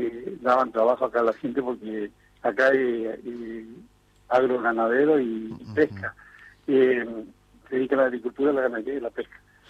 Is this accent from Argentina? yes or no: yes; El Rabón, Santa Fe, Argentina; Y yo nací aquí en El Rabón, me crié, y también mi viejo, mis abuelos, todo